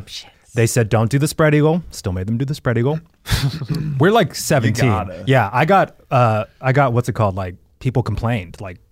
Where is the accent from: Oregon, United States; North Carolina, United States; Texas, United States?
Texas, United States; Because I was so mad about race issues growing up in Texas